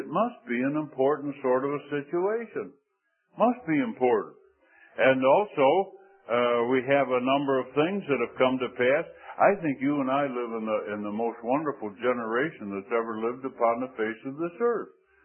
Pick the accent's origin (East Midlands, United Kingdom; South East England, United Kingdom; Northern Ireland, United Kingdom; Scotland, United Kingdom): Scotland, United Kingdom; And I went around closing doors and windows, being a Scotsman, you see.